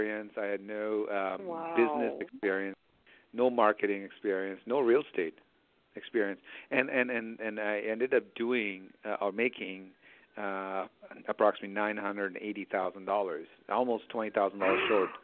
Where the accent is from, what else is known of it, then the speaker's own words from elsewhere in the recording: Toronto, Ontario, Canada; also born or lived in India; I was born in India, and then when I was a young man, I was not even a teenager. I moved to Toronto, Canada, and grew up in Toronto, and we lived in the worst part of the town